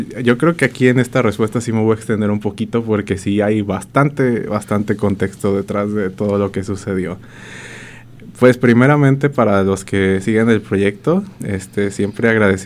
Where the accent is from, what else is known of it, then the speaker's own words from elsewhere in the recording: Oakland, California, United States; Soy de aquí, de Oakland.